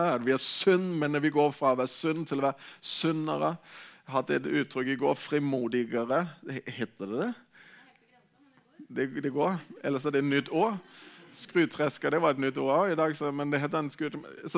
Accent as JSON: {"language": "Norwegian", "country": "Denmark", "second_language": "Norwegian", "said": "jeg er dansk, hvis du er ny her i menigheten, så er det fordi jeg klarer ikke de der R'ene og alt sånt."}